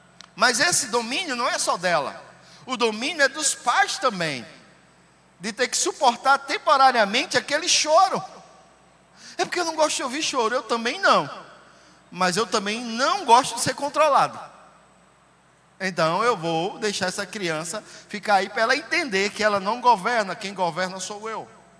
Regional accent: Pernambuco, Brazil; E às vezes as pessoas lá do meu estado dizem que pernambucano é assim.

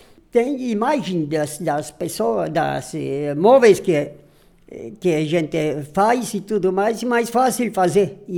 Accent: Áurea, Rio Grande do Sul, Brazil; born there; Primeira colônia onde que eu nasci, lá em Áurea. Ela também, Vila Áurea. Mas Erechim, está registrada também.

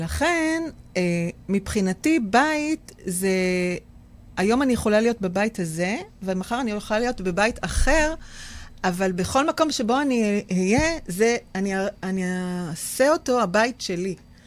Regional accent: Givatayim, Tel Aviv District, Israel; אני גדלתי בגבעתיים, והיה לי חצי חדר קטן, וזו הייתה ממלכה שלי.

